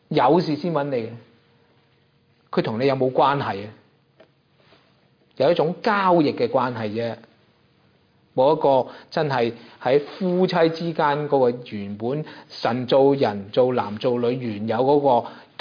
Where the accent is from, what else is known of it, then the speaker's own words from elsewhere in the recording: China; 我们中国人都有句说话啦